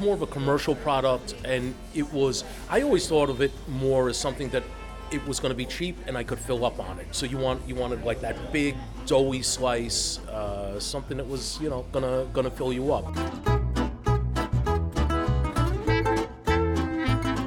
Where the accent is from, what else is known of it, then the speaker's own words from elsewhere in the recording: Bayonne, New Jersey, United States; I was born in Jersey City. New Jersey. This was in Bayonne.